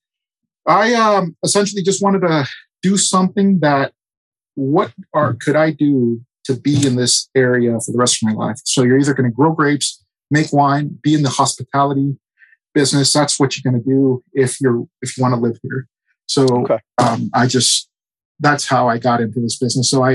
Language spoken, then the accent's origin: English; St. Helena, California, United States; So I was born and raised in St. Helena, California. St. Helena is in the heart of the Napa Valley.